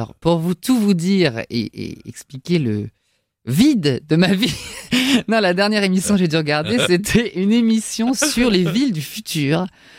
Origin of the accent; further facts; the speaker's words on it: Île-de-France, France; J'habite dans une maison, dans le 95, là où j'ai grandi, en fait.